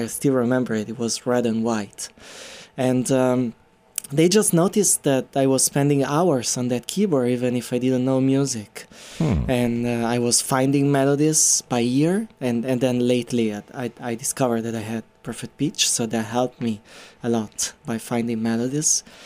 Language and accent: English; Italy; I'm from Italy.